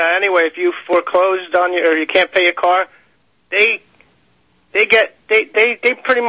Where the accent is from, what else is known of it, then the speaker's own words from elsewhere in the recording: New Jersey, United States; First of all, you're right. I am from New Jersey, and we are corrupt over here.